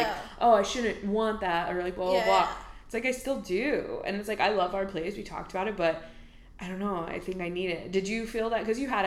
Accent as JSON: {"language": "English", "region": "Texas", "country": "United States", "said": "Because I come from Texas. It's, like, that's what you do."}